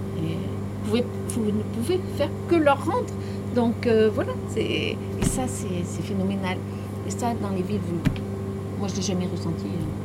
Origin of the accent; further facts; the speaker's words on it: Auvergne-Rhône-Alpes, France; Moi qui viens de l'extérieur, je venais à côté de Valence, c'est sûr que ça n'a rien à voir.